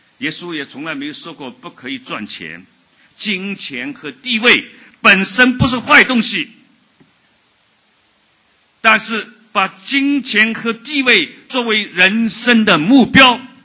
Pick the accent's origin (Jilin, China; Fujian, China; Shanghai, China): Shanghai, China; 因为我们都是上海人，所以我们可以谈得比较接近一点